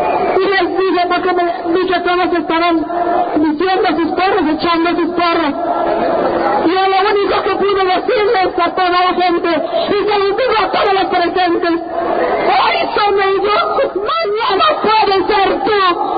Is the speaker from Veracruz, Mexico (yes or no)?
no; Pajacuarán, Michoacán, Mexico; Vengo de Pajacuarán, Michoacán, representando mi comunidad.